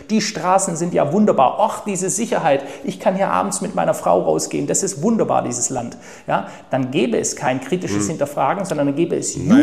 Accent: Baden-Württemberg, Germany; wie man bei uns im Schwabenland sagt

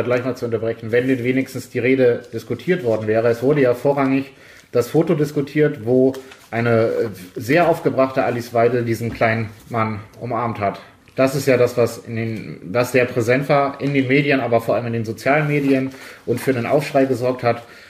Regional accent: Schleswig-Holstein, Germany; Aumühle ist quasi um die Ecke von meinem Heimatort in der Nähe von Hamburg auf einem Waldfriedhof, relativ großes Grab.

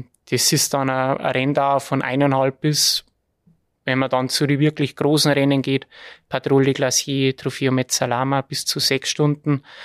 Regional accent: Ramsau bei Berchtesgaden, Bavaria, Germany; Und ich bin aufgewachsen in der Ramsau bei Berchtesgaden. Also komplett in die Berge, in einem kleinen Skigebiet im Hochschwarzeck.

